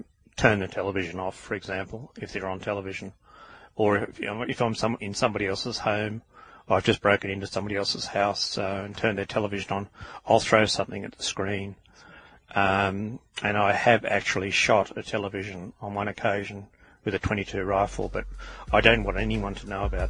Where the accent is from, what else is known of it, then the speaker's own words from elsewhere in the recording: Australia; I'm an Australian. I'm proud of my Australian culture